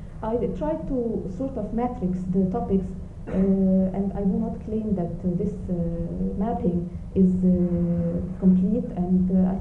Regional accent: Egypt; and I come from Egypt

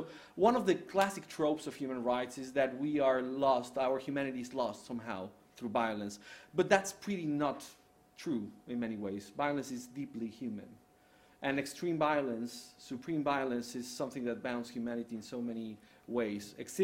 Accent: State of Mexico, Mexico; I grew up in Estado de México and Mundo E.

